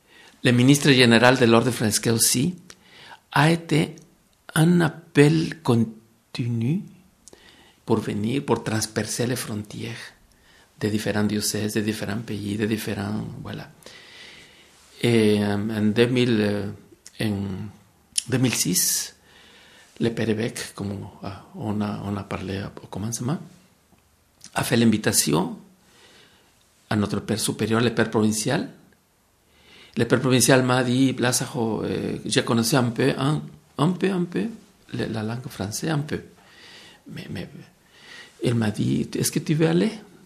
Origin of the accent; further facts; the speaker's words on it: Mexico; moved away; Alors, je suis venu de Mexique parce que il faut rappeler que l'Église, par nature, par sa nature, c'est missionnaire.